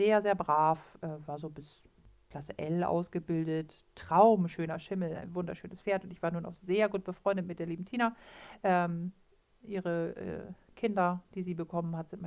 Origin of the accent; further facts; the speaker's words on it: Bleckede, Lower Saxony, Germany; Scharnebeek ist von meinem Heimatort Blickede so was bei halbe Stunde Autofahrt entfernt